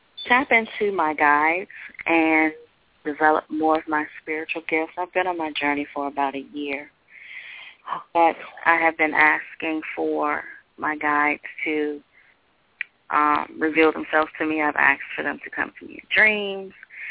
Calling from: Maryland, United States; from Maryland.

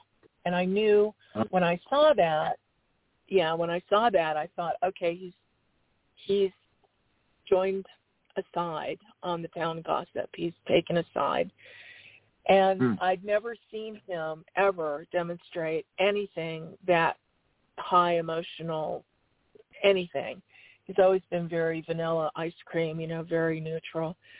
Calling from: Arizona, United States; calling you from Arizona.

